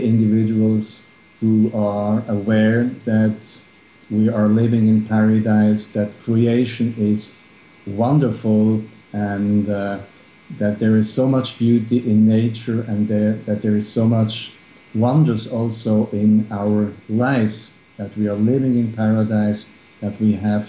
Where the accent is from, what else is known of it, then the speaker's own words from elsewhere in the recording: Switzerland; English is a second language; I trust that your listeners realize that I'm Swiss and that English is not my mother tongue